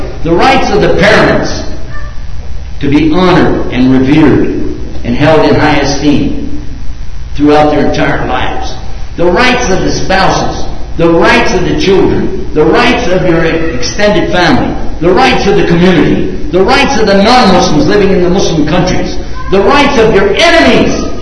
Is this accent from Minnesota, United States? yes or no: no; Texas, United States; born or raised there